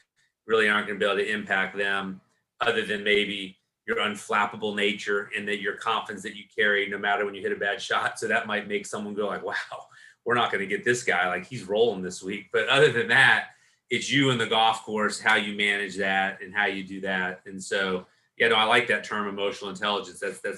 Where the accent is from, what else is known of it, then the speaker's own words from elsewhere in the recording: Jackson, United States; But I've always driven my whole life being a golfer and growing up in Jackson, which is such a big city